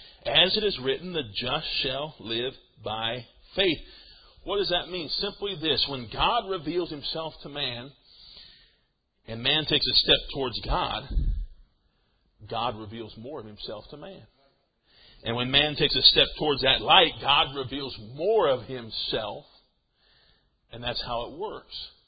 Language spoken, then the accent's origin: English; Nebraska, United States; But listen, I'm from Nebraska, amen. It's a beef state.